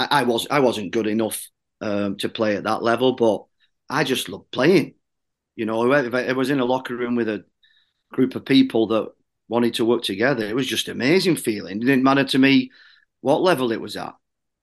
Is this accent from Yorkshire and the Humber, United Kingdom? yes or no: no; Bolton, North West England, United Kingdom; So I grew up in Bolton.